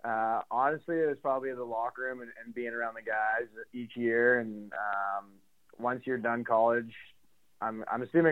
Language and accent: English; Canada; I'm a Canadian boy